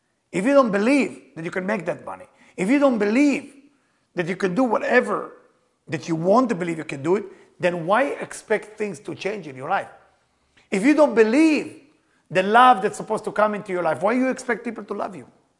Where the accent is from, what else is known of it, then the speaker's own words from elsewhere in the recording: Israel; English is a second language; I was new, I was fresh from Israel.